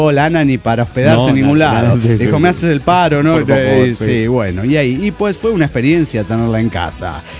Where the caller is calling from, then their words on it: Morelia, Michoacán, Mexico; de Morelia, Michoacán.